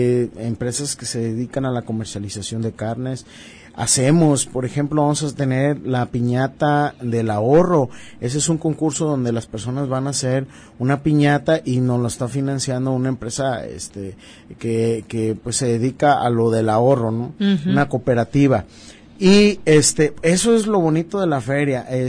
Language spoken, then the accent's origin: Spanish; Mexico; Yo creo, como mexicanos, que tenemos la responsabilidad de estarle dando todo el respeto a nuestros platillos